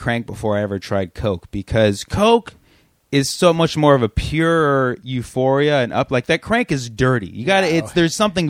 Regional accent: Fremont, California, United States; I grew up in Fremont, California.

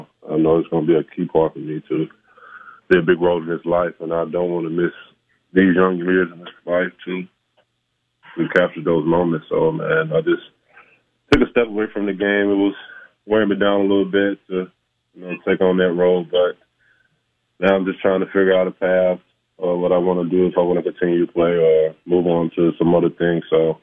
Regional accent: Louisiana, United States; being from Louisiana, I wanted to stay home and play for the LSU Tigers. I wanted to win it here in my home state.

